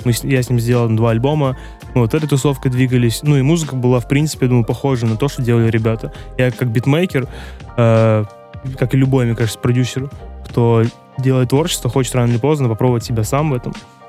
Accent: Kyrgyzstan; born there; moved away; В свою родную страну, где я родился. Для кого-то, наверное, новость. Я родился в Кыргызстане.

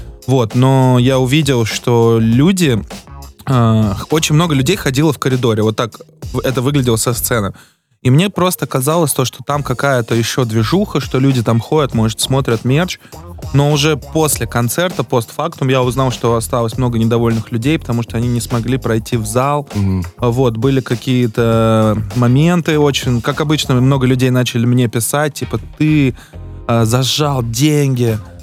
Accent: Bashkortostan, Russia; я сам из Башкирии, татарин, у нас очень схожие языки тюркские

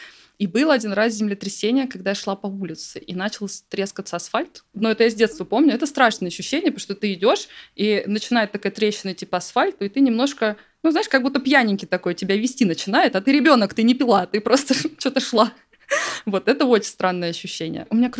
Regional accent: Saint Petersburg, Russia; Слушай, ну родина у меня Питер, я родилась в Питере.

